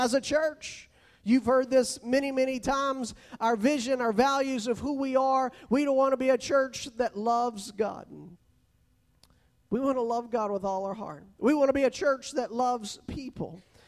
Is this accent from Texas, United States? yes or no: yes; Texas, United States; also born or lived in Ohio / Belize; I grew up in Texas. I grew up my whole life in Texas, except living 4 years in Ohio, but I was already an adult there, and then living the 8 years in Belize.